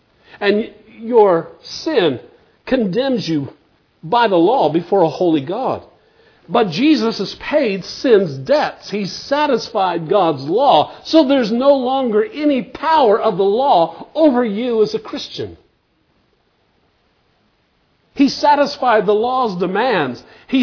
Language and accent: English; Arizona, United States; Now, I'm from Arizona. I hadn't mentioned that before. Some of you didn't know that. But out in Arizona, there's a whole lot of things that can sting you.